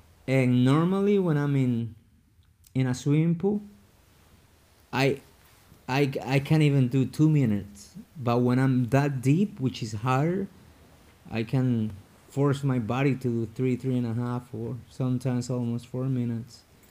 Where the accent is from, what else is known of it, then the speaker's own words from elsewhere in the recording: Ecuador; moved away; Like, I grew up in Ecuador and I hardly ever go there.